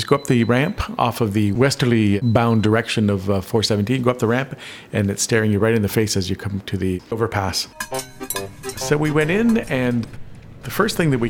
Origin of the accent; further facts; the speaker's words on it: Midland, Ontario, Canada; Ah, I grew up in Midland. I know Midland well.